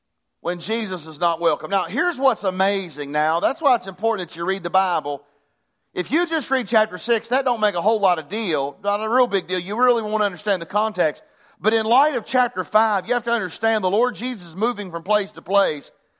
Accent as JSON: {"language": "English", "town": "Hinton", "country": "United States", "tie": "born or raised there", "moved": "yes", "said": "Just like Hinton is my hometown. I know the people in Hinton, and a lot of the people, of course, back then, I don't know as many now. I've been gone for about 20 years"}